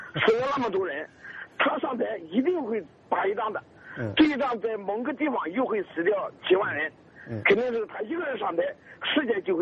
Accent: China

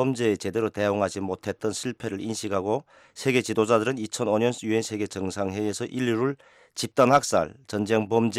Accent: North Korea; 평양에 있는 주민들한테도 내 고향에 있는 형제들한테도

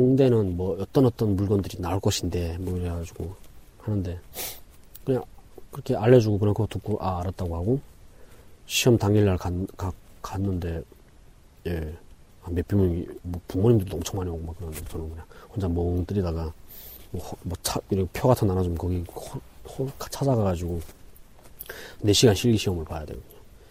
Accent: North Korea; now in South Korea; 북한에서 왔냐고 해가지고 예 하니까

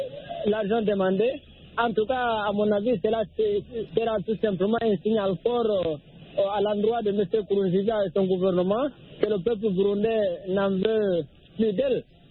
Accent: Guinea; moved away; depuis 2010, j'ai quitté la Guinée parce que je suis complètement dégoûté des élections.

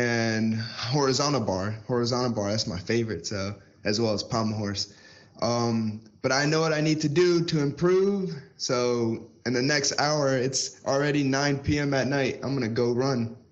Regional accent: United States; It's 13 hours ahead of from where I'm from the States.

